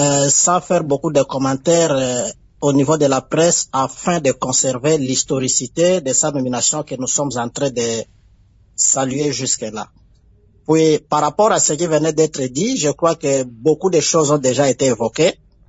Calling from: DR Congo; chez nous, en République démocratique du Congo

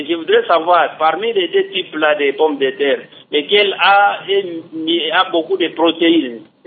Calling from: Lubumbashi, Haut-Katanga, DR Congo; il y a ici chez nous à Lubumbashi, nous avons deux types de pommes de terre.

